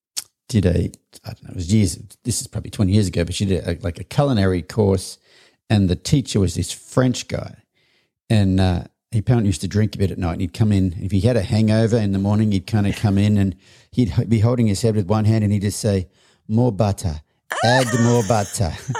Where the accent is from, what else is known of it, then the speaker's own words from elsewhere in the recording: Australia; now in United States; I grew up in Australia